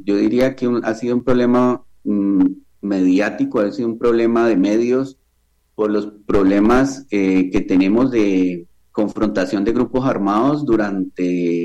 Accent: Santander de Quilichao, Cauca, Colombia; also born or lived in Cali; Yo soy caleño de nacimiento, pero mi madre es de Santander de Quilichao. O sea, yo fui criado mi escuela y mi colegio fue en Santander de Quilichao.

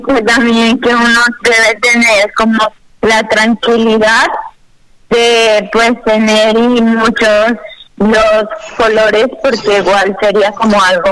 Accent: Pasto, Nariño, Colombia; born there; now in Cartagena, Colombia; yo nací pues en Pasto, pero vivo ahorita aquí en Cartagena.

